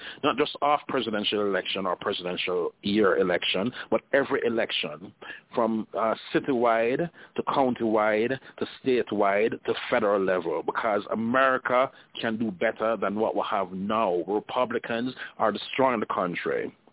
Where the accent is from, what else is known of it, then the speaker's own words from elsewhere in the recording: Jamaica; Because I remember back growing up in Jamaica, you know, if you're on one side and you're against another side, then, you know, you can literally get killed